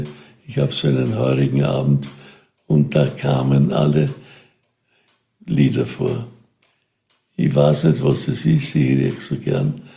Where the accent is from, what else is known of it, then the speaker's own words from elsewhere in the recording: Wiener Neustadt, Lower Austria, Austria; Ich komme aus Wiener Neustadt. Ich habe im Burgenland gearbeitet als junger Bursch und da habe ich den Wein kennengelernt und der begleitet mich immer.